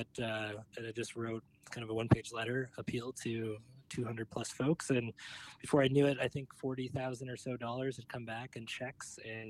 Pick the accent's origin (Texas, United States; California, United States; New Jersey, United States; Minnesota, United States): Minnesota, United States; Bloomington; I grew up outside the Minneapolis, Minnesota area, a suburb of Minneapolis called Bloomington, best known as the home of the Mall of America.